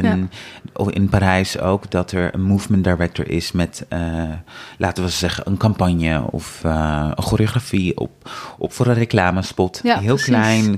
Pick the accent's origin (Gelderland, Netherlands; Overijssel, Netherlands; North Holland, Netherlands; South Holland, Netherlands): North Holland, Netherlands; Amsterdam; ik kom uit Amsterdam.